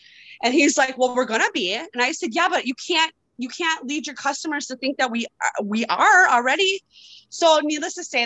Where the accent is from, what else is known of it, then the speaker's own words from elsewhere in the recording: Wisconsin, United States; I am from Northern Wisconsin. Up north in Wisconsin. So we don't have much around here to do. We don't have, it's not a big city or anything. It's very little here.